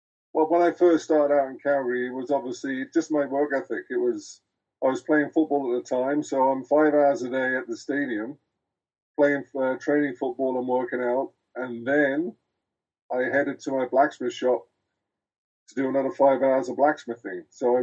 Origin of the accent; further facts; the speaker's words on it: United Kingdom; now in Canada; being a Brit coming over the pond and everything and only playing 1 year of university